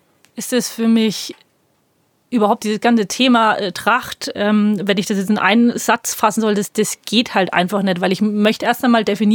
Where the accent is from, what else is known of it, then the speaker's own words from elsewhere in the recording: Bavaria, Germany; ich komme eigentlich aus Franken. Mhm. Ich bin in Mittelfranken groß geworden und bin dann nach Bamberg gegangen, nach Oberfranken zum Studieren. Und jetzt wohne ich in Bayerisch-Schwaben.